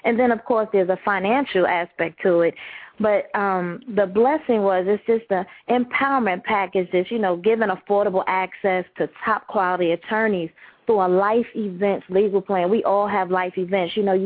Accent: Farragut, United States; Growing up in Farragut, you know, we knew legal access meant somebody was getting arrested around the way.

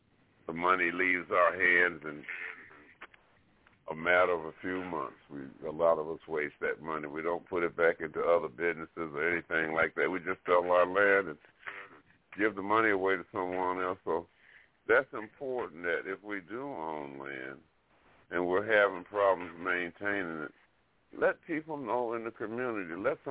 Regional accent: Alabama, United States; So this type of stuff, and I'm from Alabama, this type of stuff, it's got to cease

